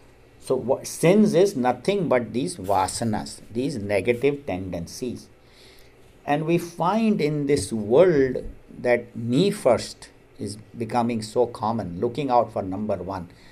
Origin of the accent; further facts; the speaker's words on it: India; You all know we grew up in India.